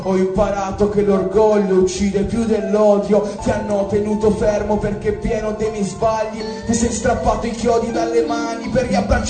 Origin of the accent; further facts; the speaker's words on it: Turin, Piedmont, Italy; Ho 27 anni e sono un missionario a tempo pieno per Dio e vengo da Torino.